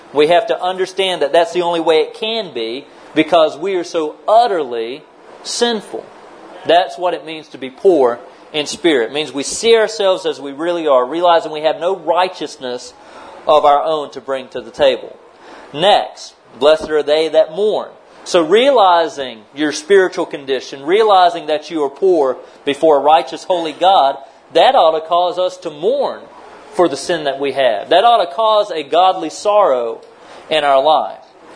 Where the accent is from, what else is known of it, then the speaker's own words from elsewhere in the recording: United States; as well as my home country in the United States of America